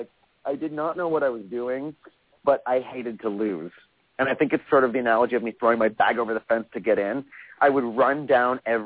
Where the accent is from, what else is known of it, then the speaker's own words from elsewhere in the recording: Iowa, United States; also born or lived in Pennsylvania; I grew up half in Iowa and half in Pennsylvania